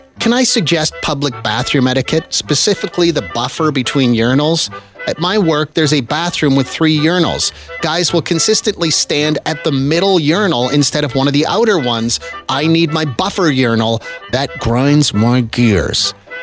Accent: Saskatchewan, Canada; No, I'm from Saskatchewan. I've never heard of this before.

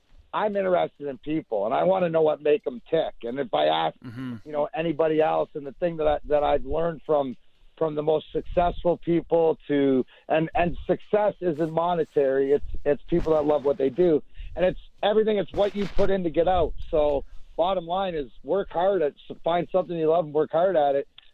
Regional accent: Leamington, Ontario, Canada; I got to work out here because I'm from Leamington, so I would come over all summer.

